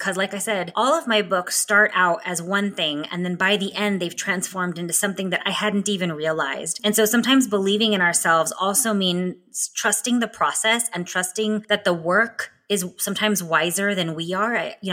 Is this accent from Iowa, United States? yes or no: no; California, United States; where I grew up in the Imperial Valley on the Mexicali border